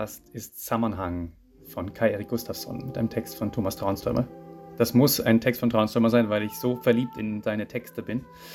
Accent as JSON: {"language": "German", "country": "Sweden", "said": "ich bin auch Schwede"}